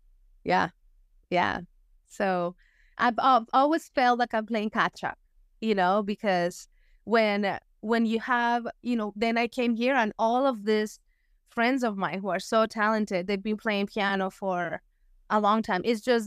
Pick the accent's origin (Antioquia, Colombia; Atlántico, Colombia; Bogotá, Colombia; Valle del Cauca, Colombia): Bogotá, Colombia; I'm from Colombia. I'm from Bogota, Colombia. And I would say that in Colombia, there's not like a very strong choral tradition